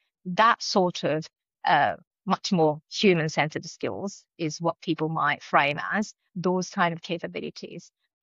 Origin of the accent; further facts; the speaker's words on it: Japan; first language Japanese; English is a second language; My first language is Japanese, and having done 2 first degrees at the university in Japan, and I've done my PhD at Edinburgh